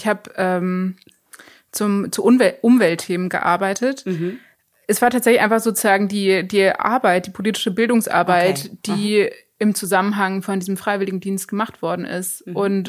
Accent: Nicaragua; now in Germany; Und dann war ich aber erst im Ausland, und zwar in meiner Heimat, Nicaragua.

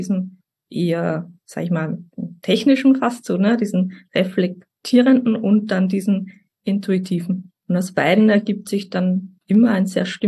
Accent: Austria; Ich komme aus Österreich

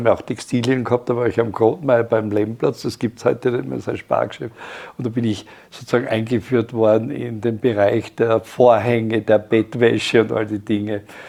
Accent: Gnas, Styria, Austria; meine Kindheitserinnerungen, die ich in Gnas, meinem Heimatort, verbracht habe

